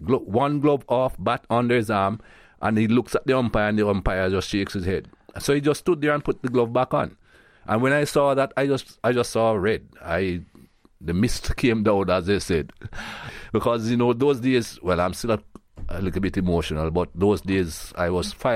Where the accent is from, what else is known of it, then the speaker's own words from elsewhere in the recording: Jamaica; now in United States; I'm proud Jamaican, of course. Mm. And I still have my Jamaican passport. I live in the U.S. now, but I still travel on my Jamaican passport